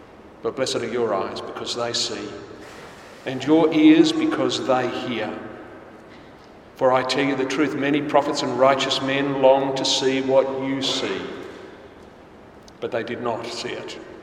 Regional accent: Vanuatu; born there; I was born in Vanuatu in the Pacific on the 8th of December 1956.

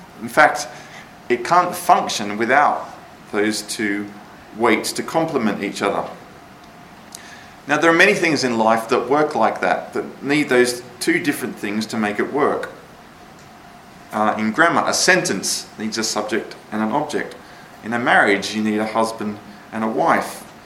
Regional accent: Australia; But when I was growing up in Australia, it was like there was no health and safety whatsoever.

